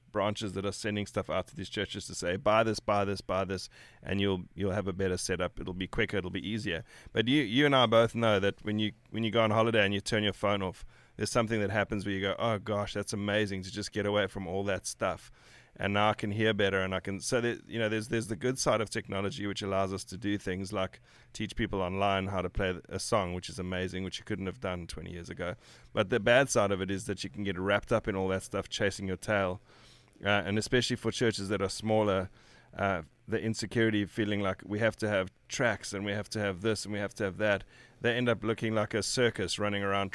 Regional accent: South Africa; now in United States; I come from South Africa, so coming into America in the first place, just to live here

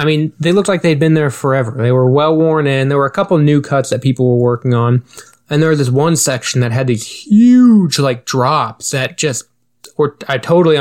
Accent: Knoxville, Iowa, United States; We're from Knoxville, what can I say? We have a racetrack.

